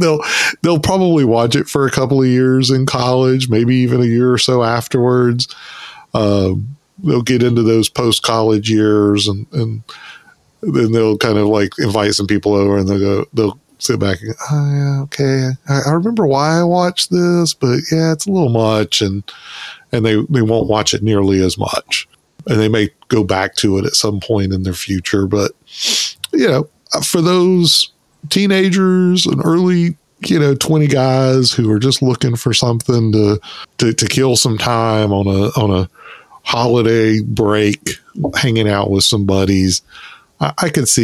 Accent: North Carolina, United States; We're all from North Carolina.

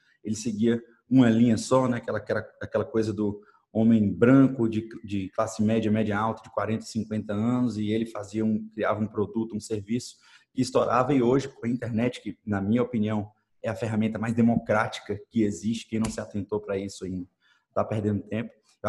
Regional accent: Salvador, Bahia, Brazil; eu sou nascido em Salvador e fui criado boa parte aí, apesar de ter morado em muitas cidades

